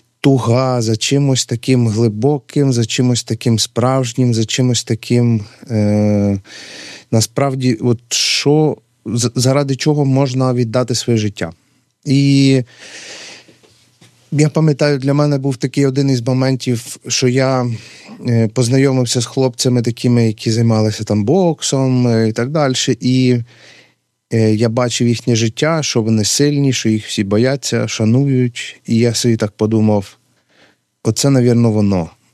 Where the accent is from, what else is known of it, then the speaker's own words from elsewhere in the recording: Khmelnytskyi, Khmelnytskyi Oblast, Ukraine; Я народився в Хмельницькому, з міста Хмельницького, з парафії Святої Анни.